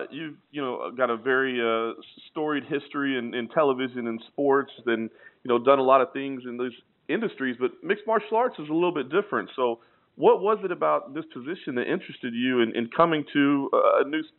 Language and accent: English; Dallas, Texas, United States; So I grew up in Dallas, and I'm actually back in Dallas visiting family right now.